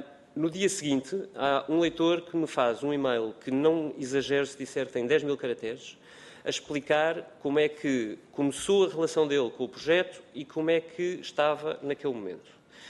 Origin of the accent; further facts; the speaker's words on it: Portugal; Para além de mim enquanto português